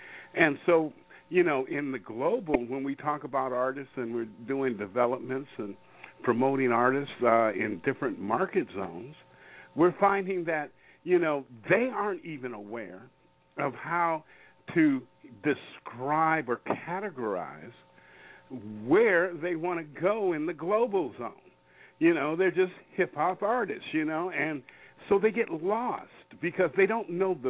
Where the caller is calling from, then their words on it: Federal Way, Washington, United States; I'm calling in from Washington State up here at Federal Way outside of Seattle, Washington.